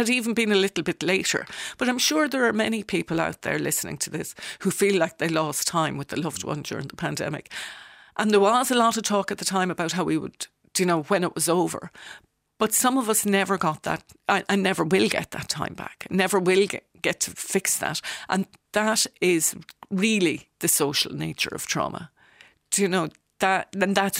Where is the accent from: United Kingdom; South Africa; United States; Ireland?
Ireland; And I do think as Irish people, we love a funeral and it serves a function.